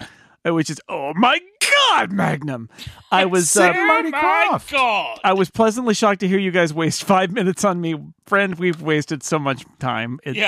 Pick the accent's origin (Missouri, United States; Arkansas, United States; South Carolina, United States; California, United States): California, United States; And I grew up in Northern California, but not in the Bay Area